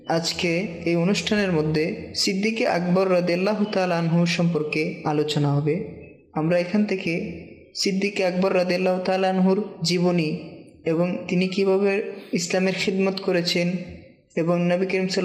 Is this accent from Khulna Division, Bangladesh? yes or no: no; Habiganj, Sylhet Division, Bangladesh; আমার বাড়ি সিলেট হবিগঞ্জ।